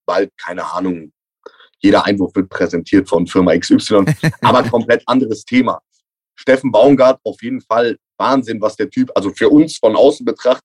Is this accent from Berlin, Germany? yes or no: no; Cologne, North Rhine-Westphalia, Germany; Und darüber wären wir Kölner, glaube ich, sehr, sehr dankbar.